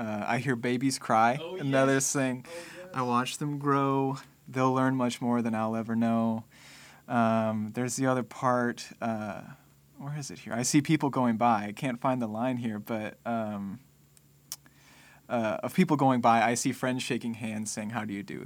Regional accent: Missouri, United States; also born or lived in Boston; I mean, Kentucky would be the South, but I'm from the Midwest, Missouri, which is not too far.

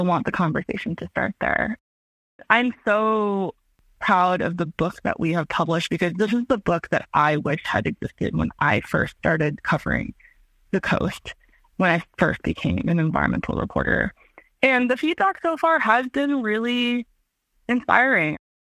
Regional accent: Massachusetts, United States; You know, I grew up in Massachusetts too, so I'm not even from California.

